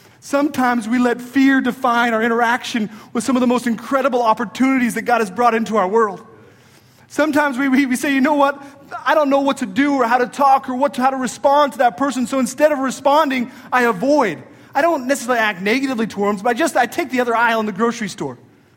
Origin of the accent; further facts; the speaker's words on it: Montana, United States; When I grew up in Montana, probably the least culturally diverse place in America. We have 1 million people in the whole state